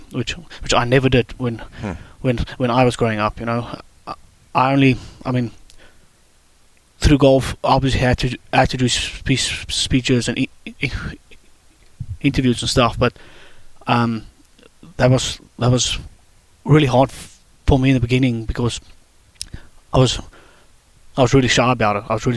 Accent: South Africa; So for me, as a South African growing up, my knowledge about stuttering was nothing.

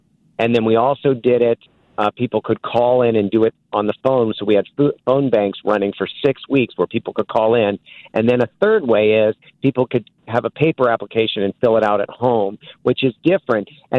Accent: Nebraska, United States; also born or lived in South Dakota / East Coast; I'm originally from Nebraska, or at least the last 20-plus years I lived in Nebraska, and I went to school. I went to college in South Dakota

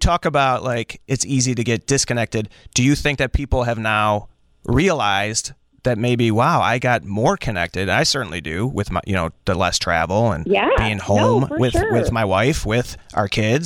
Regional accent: Chicago, Illinois, United States; Well, I'm a comic, and I'm a Chicagoan, so I'm thrilled to be here.

